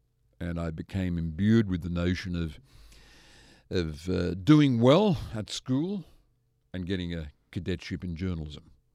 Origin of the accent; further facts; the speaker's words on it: South Matraville, New South Wales, Australia; I recall growing up in South Matraville on a new release area, fibro house, outside toilet, no sewerage. They collected the pan twice a week. It was a working class household. My father was a train driver